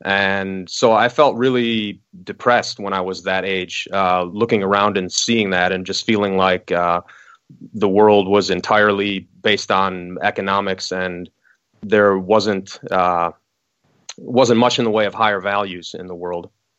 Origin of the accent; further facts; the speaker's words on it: West Allis, Wisconsin, United States; aside from the fact that it's my hometown, is that I feel like what happened to West Allis happened to so many other small towns and cities around the country.